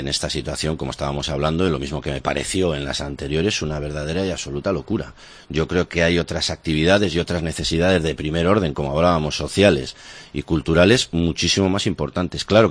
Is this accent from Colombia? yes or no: no; Maliaño, Cantabria, Spain; Que a mí la gente me conoce desde que soy un enano, que yo soy un aborigen de Maliaño.